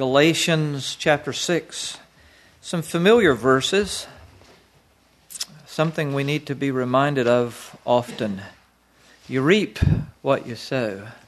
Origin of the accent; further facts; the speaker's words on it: the South, United States; also born or lived in Pennsylvania; I was raised in the South. It's hot down there and humid